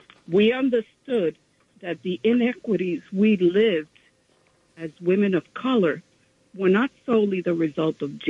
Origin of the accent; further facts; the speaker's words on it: United States; We were the first large generation born and raised in the United States.